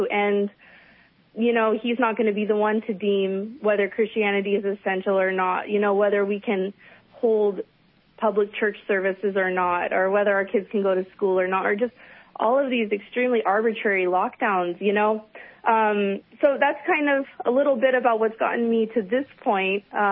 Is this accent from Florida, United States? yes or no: no; Oregon, United States; Well, I am from the Yuba Sutter area. I'm originally from Oregon.